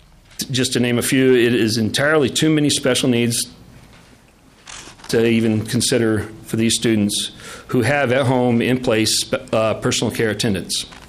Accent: Buffalo, Minnesota, United States; I'm from Buffalo, Minnesota, and I'm here to testify on Senate Files 652.

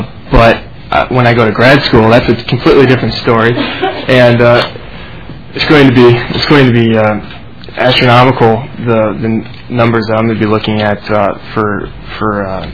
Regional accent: Minneapolis, Minnesota, United States; I'm from Minneapolis. I went to school in Minneapolis public school system.

